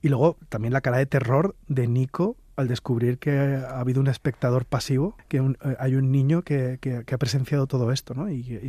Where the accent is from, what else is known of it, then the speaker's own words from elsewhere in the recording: Valencia, Valencian Community, Spain; en Valencia, que es de donde yo soy, está ocurriendo.